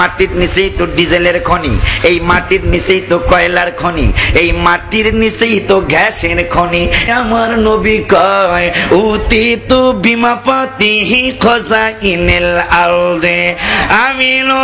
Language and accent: Bangla; Faridpur, Dhaka Division, Bangladesh; born there; now in Dhaka, Bangladesh; আমার জন্মস্থান কিন্তু ফরিদপুর, এখন আল্লাহ ঢাকায় একটু ব্যবস্থা করছে